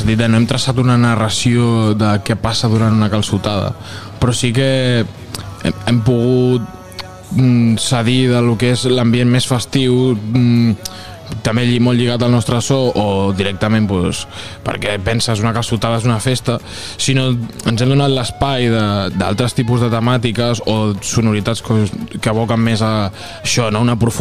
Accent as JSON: {"language": "Catalan", "town": "Valls", "region": "Catalonia", "country": "Spain", "said": "com som de Valls, doncs hem dit, anem a convidar tothom a la nostra música a través d'una calçotada"}